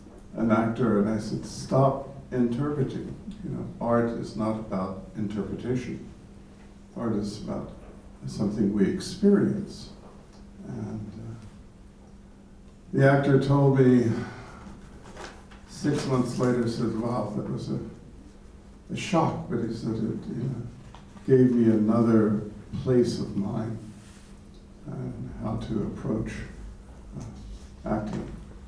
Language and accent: English; Texas, United States; I grew up in Texas and there were always dogs around, and litters of puppies